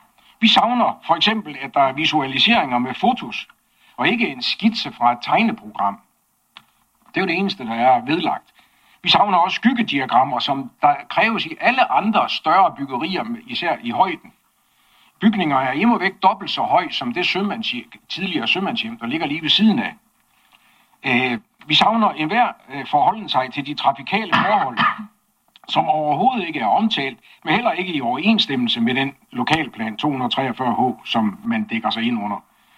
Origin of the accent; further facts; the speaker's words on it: Skagen, North Denmark Region, Denmark; Jeg vil gerne tillade mig at starte med nogle lidt personlige betragtninger som indfødt skagbo.